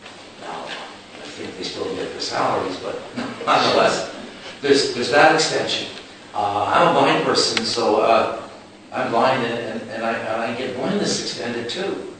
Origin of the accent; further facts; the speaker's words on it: Canada; First of all, I'm visiting from Canada